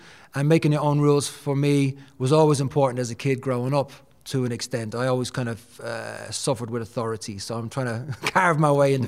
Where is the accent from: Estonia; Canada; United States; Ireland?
Ireland; Dublin, Leinster; Born and raised in Dublin. I was born in 1976.